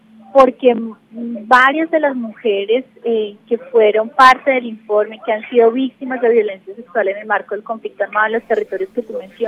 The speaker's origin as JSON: {"language": "Spanish", "country": "Colombia", "said": "ahora es responsabilidad nuestra como colombianos y colombianas recibir sus memorias"}